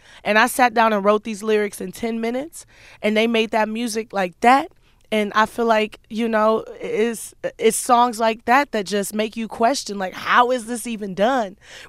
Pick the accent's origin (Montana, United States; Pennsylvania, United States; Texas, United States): Texas, United States; Houston; You know, growing up in Houston and freestyle rapping was very first nature to me.